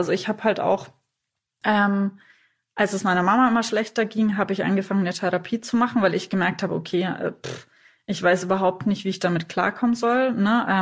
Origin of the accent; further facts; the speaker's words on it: Bavaria, Germany; now in Munich, Germany; ich komme eigentlich aus der Nähe von Nürnberg eben und habe dann woanders studiert und bin dann halt irgendwie auf Umwegen nach München gekommen